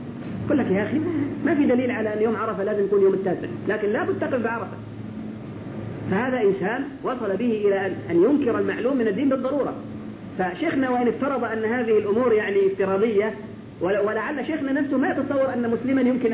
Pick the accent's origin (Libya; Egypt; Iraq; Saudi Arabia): Egypt; عندنا في مصر قبل الحج هذا الأخير